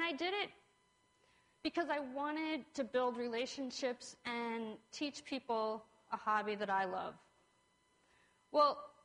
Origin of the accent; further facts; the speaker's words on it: New England, United States; I think of where I grew up in New England.